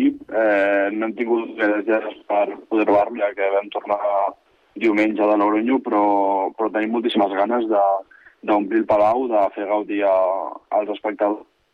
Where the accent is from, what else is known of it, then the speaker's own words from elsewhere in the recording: Granollers, Catalonia, Spain; tots quatre que som de Granollers